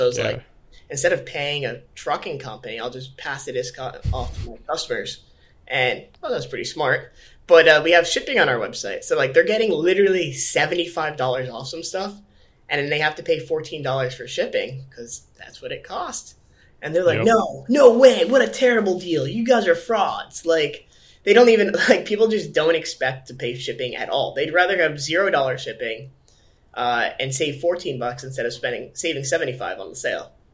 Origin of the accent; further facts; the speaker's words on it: Connecticut, United States; I grew up in Connecticut on a farm. There's no venture capital. There's no Shopify. There's one gas station and a chicken nugget restaurant